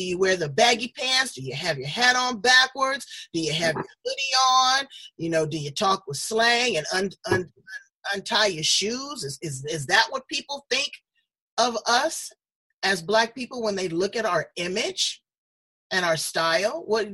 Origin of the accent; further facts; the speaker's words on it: Los Angeles, California, United States; I am from South Central LA, the 213, absolutely.